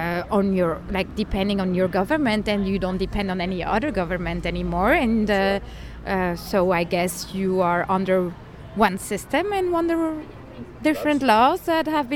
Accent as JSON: {"language": "English", "country": "Switzerland", "second_language": "English", "lives_now": "United States", "said": "Switzerland."}